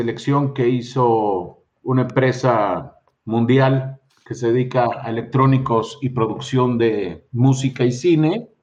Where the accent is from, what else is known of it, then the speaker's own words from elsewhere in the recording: Mexico City, Mexico; mucha gente aquí en la Ciudad de México cree que soy de Tijuana, pero no soy de Tijuana, soy de Feño, aquí nací, aquí he vivido, aunque he pasado mucho tiempo allá en Baja California, pero soy de aquí, de la Ciudad de México.